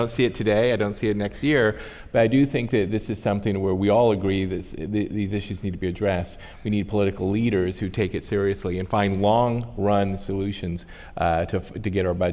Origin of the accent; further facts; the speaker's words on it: California, United States; I grew up in California.